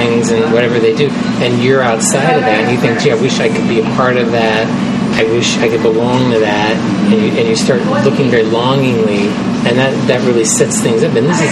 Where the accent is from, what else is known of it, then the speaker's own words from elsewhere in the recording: California, United States; Yeah, I was born not far from here, just in the North Bay, just a few miles, and was born